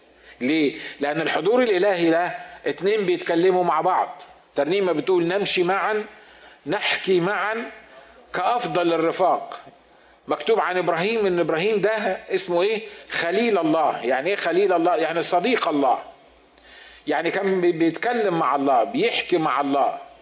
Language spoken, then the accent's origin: Arabic; Egypt; now in United States; إحنا لما بنروح ناكل كمصريين أو كعرب